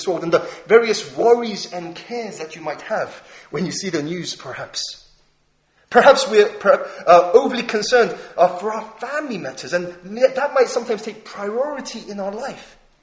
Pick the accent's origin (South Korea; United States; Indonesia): South Korea; now in United Kingdom; Unlike my Korean citizenship that I sadly had to give up. Koreans don't allow dual nationality, sadly.